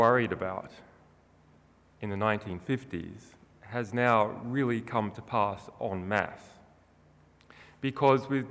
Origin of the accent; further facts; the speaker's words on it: Australia; as an Australian investigative journalist